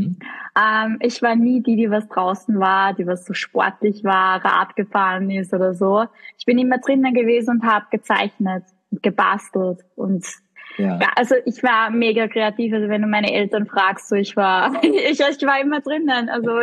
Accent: Kollerschlag, Upper Austria, Austria; born there; Und wo ich geboren bin, in Kollerschlag.

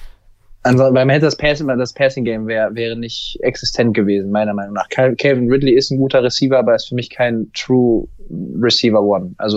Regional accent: Cologne, North Rhine-Westphalia, Germany; einfach weil es auch meine Heimatstadt ist, beziehungsweise ich wohne nur 15 Minuten von Köln.

